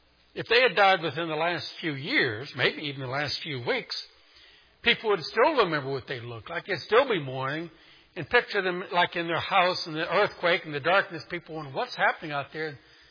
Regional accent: New Orleans, Louisiana, United States; You know, I'm from New Orleans, and New Orleans is 10 feet below sea level

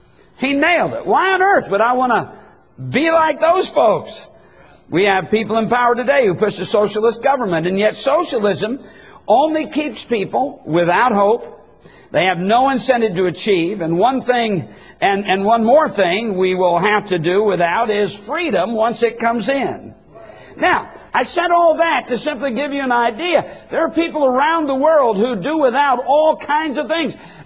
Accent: United States; born there; Of course, I was born in America. I've been free all my life.

